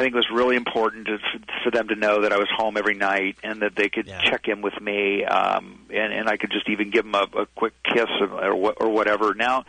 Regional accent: Ohio, United States; I grew up in Ohio, right by the Bengals and the Browns

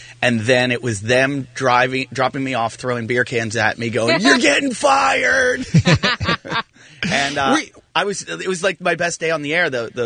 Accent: Pittsburgh, Pennsylvania, United States; Mine was a little bit that I grew up in Pittsburgh, so I'm a big fan of Pittsburgh sports.

